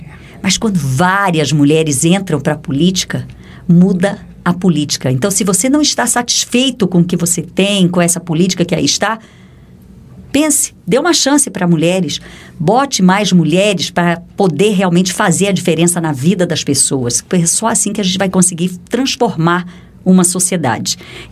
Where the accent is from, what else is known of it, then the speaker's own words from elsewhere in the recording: Cuiabá, Mato Grosso, Brazil; Eu, como cuiabana, bato no peito e digo, nós já tivemos uma mulher lá.